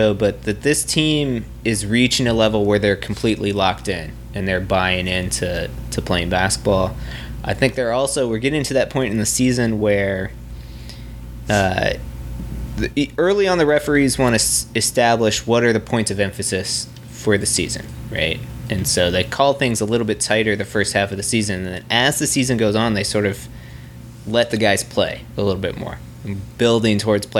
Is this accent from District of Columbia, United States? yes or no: yes; Washington, District of Columbia, United States; Friday, the Pacers travel to my hometown, Washington. I'm going to try to go to that game.